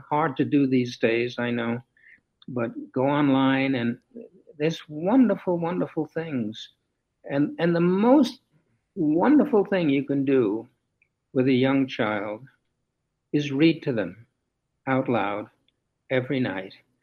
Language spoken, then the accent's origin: English; New York City, New York, United States; When I was a boy growing up in New York City, my great love was for radio.